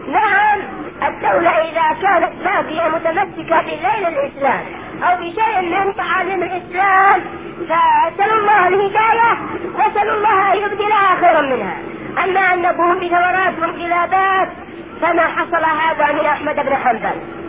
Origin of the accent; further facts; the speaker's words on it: Yemen; نعم عندنا في اليمن